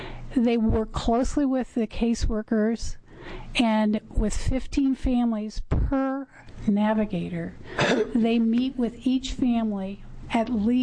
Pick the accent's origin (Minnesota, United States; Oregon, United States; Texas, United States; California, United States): Oregon, United States; And I come from Lane County, Eugene, Springfield.